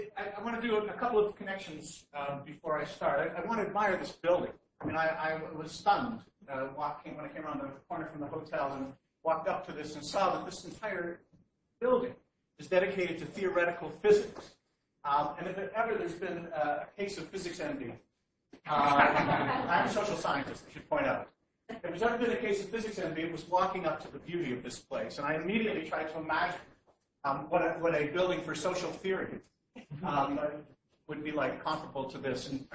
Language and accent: English; Canada; And as a Canadian, I'm just proud that we've got something like this.